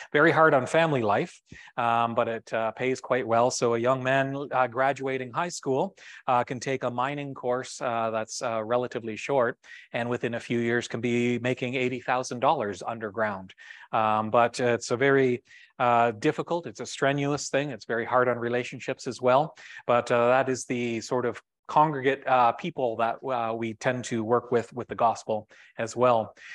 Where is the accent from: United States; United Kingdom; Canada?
Canada; Timmins, Ontario; I'm from Northern Ontario, up Timmins direction.